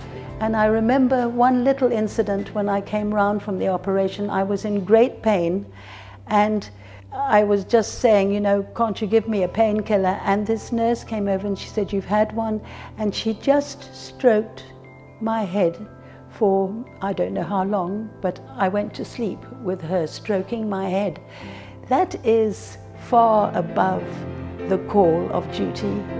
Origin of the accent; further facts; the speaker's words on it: Zimbabwe; I come from Zimbabwe.